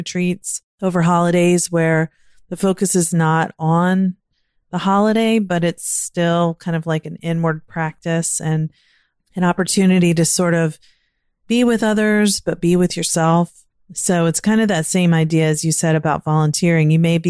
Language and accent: English; Virginia, United States; now in Maryland, United States; And I grew up in Virginia and now living in Maryland.